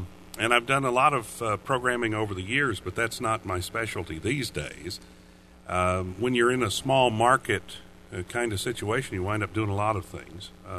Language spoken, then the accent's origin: English; Tennessee, United States; Senator Bill Frist of Tennessee, my home state.